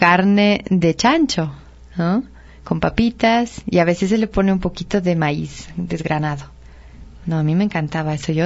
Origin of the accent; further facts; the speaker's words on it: Ibarra, Imbabura, Ecuador; also born or lived in Otavalo, Ecuador; yo nací en Otavalo, pero vivíamos en Ibarra, ¿no?